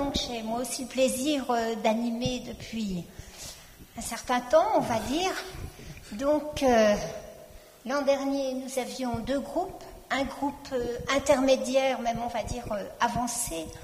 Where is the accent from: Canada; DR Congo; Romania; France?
France; Bon, on est français, donc on a un peu de mal à parler